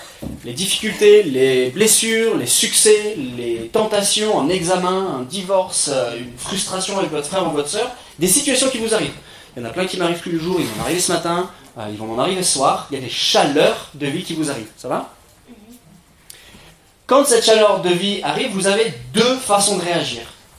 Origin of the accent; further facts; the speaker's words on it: France; francophone, moi je suis français